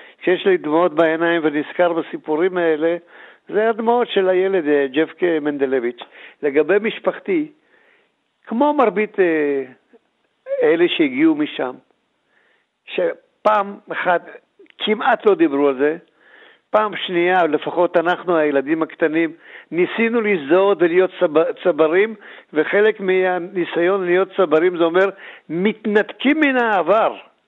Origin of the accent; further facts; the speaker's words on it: Antwerp, Flanders, Belgium; now in Israel; ואני נולדתי ב-41 באנטוורפן שבבלגיה.